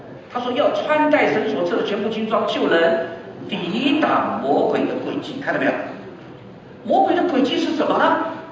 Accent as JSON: {"language": "Chinese", "country": "China", "said": "我们中国人都知道有鬼，是不是？"}